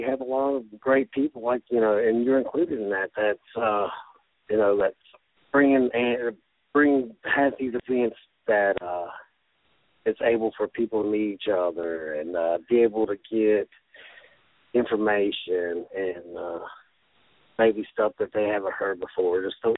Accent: West Virginia, United States; now in Chicago, United States; even though I'm from West Virginia, it just seems like, you know, there's just a lot of great people here.

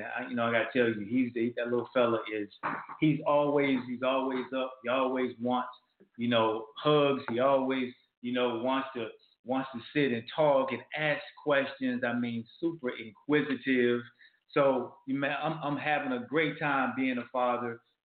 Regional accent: Lakeland, Florida, United States; Man, you're from Lakeland, Florida. That's my hometown, man.

